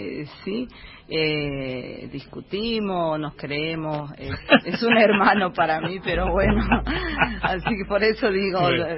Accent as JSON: {"language": "Spanish", "town": "Angastaco", "region": "Salta", "country": "Argentina", "tie": "born or raised there", "said": "Estuve el domingo pasado en Angastaco, en mi pago, de ahí donde soy yo, en mi pueblo"}